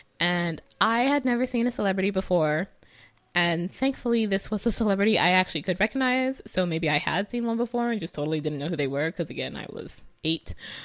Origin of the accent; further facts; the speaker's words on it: California, United States; I'm from California. I'm born and raised here and lived here most of my life.